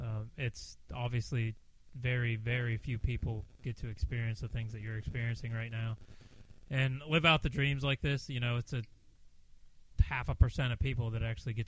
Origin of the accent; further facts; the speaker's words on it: Pennsylvania, United States; I'm from Pennsylvania originally, so you know we're used to some of these gnarly mudders